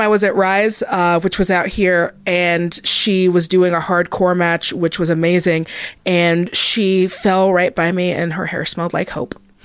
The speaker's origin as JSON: {"language": "English", "town": "Seattle", "region": "Washington", "country": "United States", "said": "I'm from Seattle and I love most of those boys."}